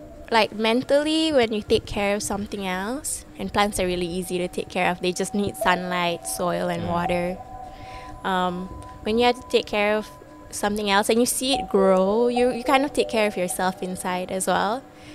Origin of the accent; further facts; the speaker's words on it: Malaysia; And as a Malaysian as well